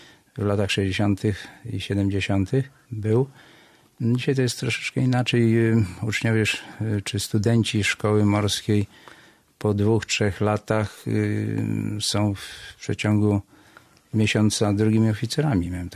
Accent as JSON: {"language": "Polish", "town": "Gdynia", "region": "Pomeranian Voivodeship", "country": "Poland", "tie": "born or raised there", "said": "ja mieszkałem w różnych miejscach. Często się przeprowadzaliśmy w samym centrum Gdyni, przy skwerze Kościuszki."}